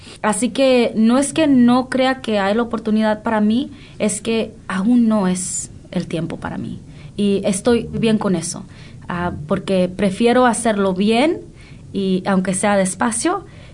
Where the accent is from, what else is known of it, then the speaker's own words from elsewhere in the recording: Oakland, California, United States; Como yo nací, crecí en Oakland.